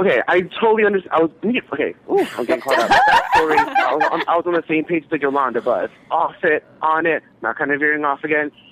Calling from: Bronx, New York, United States; I'm calling from the Bronx, New York.

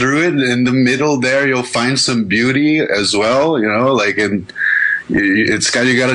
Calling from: São Paulo, Brazil; I'm calling from Brazil, São Paulo.

